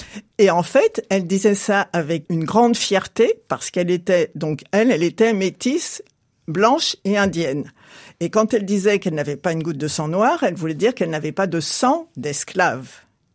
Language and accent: French; Paris, Île-de-France, France; born there; also born or lived in Martinique; Je suis née à Paris, mais j'ai vécu en Martinique pendant 1 an, mais quand j'étais nourrisson.